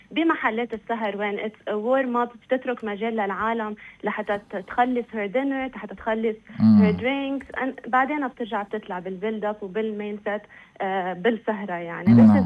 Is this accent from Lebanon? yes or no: yes; Lebanon; وحابة كمان تكون هيدي الجيرني مثل كأنه كإنسبيريشن لغيري كلبنانية